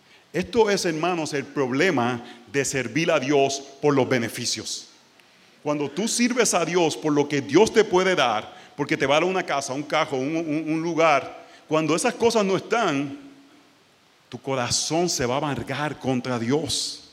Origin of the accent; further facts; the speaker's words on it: Puerto Rico; fui a predicar a mi ciudad natal en Puerto Rico